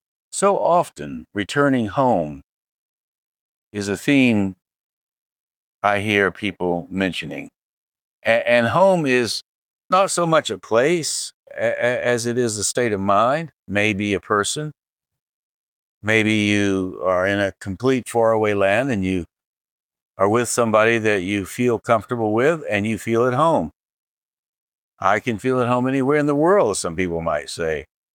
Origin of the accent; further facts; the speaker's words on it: Asheville, North Carolina, United States; And as I'm moving toward Asheville, my hometown, I'm feeling complete. I'm headed home.